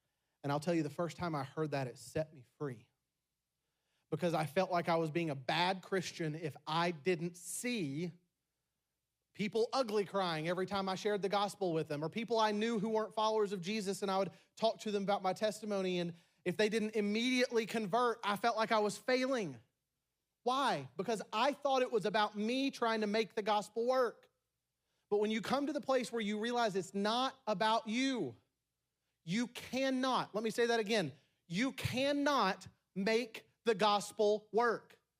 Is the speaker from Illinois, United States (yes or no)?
no; Tennessee, United States; I'm from Tennessee and this is the only way I know to say it